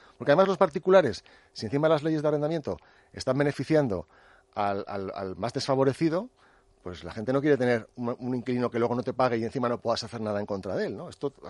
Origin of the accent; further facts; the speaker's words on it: Spain; la gran mayoría somos los españoles